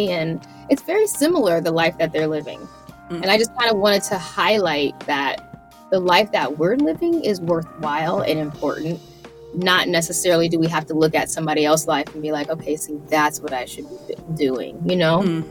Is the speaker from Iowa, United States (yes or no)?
yes; Iowa, United States; because I grew up in Iowa. I'm from Iowa.